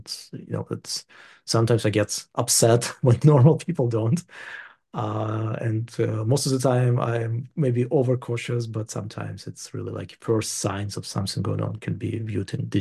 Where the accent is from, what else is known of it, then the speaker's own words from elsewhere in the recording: Ukraine; my home country, Ukraine